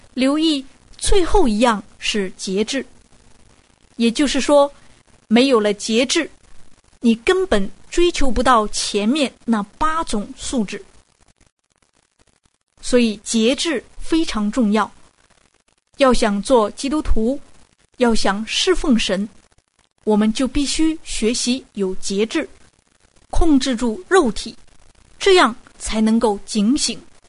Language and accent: Chinese; China; 我们中国人都知道毛主席的作战策略